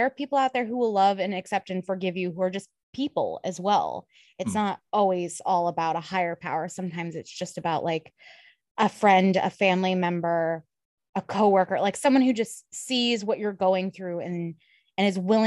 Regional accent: Merrimack, New Hampshire, United States; I grew up in Merrimack, New Hampshire, doing theater from the time I was 5, and I was very passionate about it.

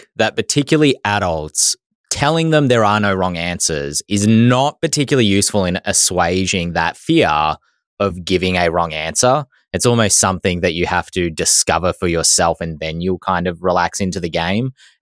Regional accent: Australia; Yeah, fellow Aussie, fellow larrikin.

